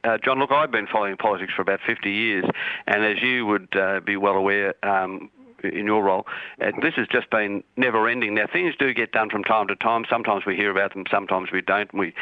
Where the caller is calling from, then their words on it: Victoria, Australia; I'm calling from Victoria